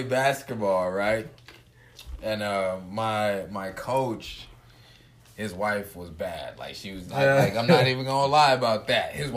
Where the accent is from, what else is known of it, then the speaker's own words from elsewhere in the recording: Zimbabwe; also born or lived in Michigan, United States; now in United States; I'm from Zimbabwe. Originally, that's where I was born. Came to America, went to Michigan, lived in Michigan for about 5 years.